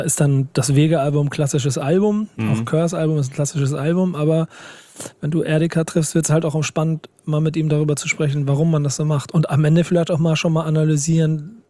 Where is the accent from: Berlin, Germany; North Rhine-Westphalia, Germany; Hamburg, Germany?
Hamburg, Germany; ich als Hamburger